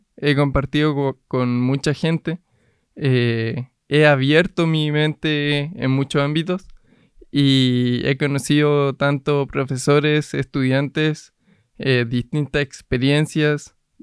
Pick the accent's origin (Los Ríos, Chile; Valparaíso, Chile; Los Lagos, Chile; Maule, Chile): Los Lagos, Chile; Puerto Montt; also born or lived in Rancagua; de partida yo nací en Rancagua y ahora yo actualmente vivo en Puerto Montt.